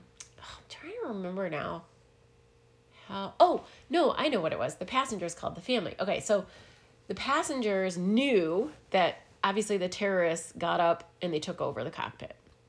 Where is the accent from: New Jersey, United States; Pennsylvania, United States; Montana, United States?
New Jersey, United States; also born or lived in Boston, United States; I grew up in New Jersey and Boston.